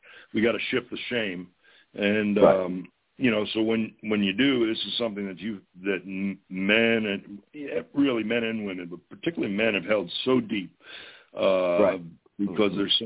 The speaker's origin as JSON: {"language": "English", "town": "Madison", "region": "New Jersey", "country": "United States", "tie": "born or raised there", "said": "Well, I grew up. I grew up in New Jersey in a town called Madison. It's about 20-25 miles west of Manhattan. It was a typical commuter town, suburbia."}